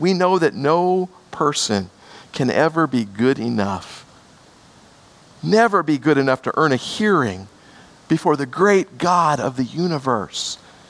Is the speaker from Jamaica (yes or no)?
no; Hawaii, United States; I've mentioned before, many of you know that I grew up in Hawaii. And one of the common sights and smells of my childhood was the burning of the sugarcane fields.